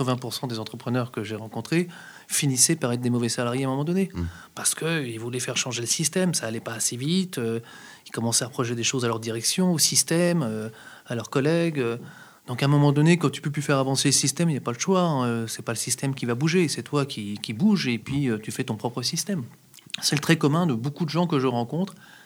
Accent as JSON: {"language": "French", "region": "Normandy", "country": "France", "said": "Je suis de Normandie. Hein. J'habite à une centaine de kilomètres du Havre. Je viens d'un endroit dans pleine campagne."}